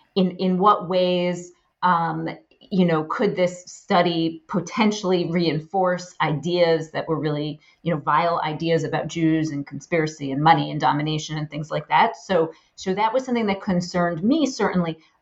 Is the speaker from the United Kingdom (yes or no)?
no; United States; really delimited so many of my experiences as a Jew and as an American.